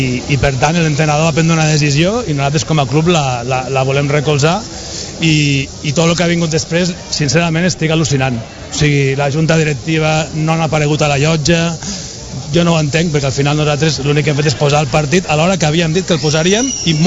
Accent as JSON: {"language": "Catalan", "town": "Lleida", "region": "Catalonia", "country": "Spain", "tie": "born or raised there", "said": "jo soc de Lleida i jo he anat al camp de Lleida de petit"}